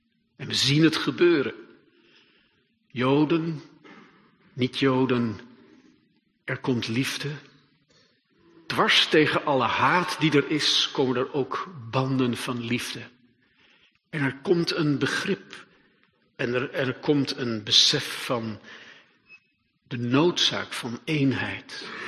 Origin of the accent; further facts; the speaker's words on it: Hilversum, North Holland, Netherlands; En ik kom uit Hilversum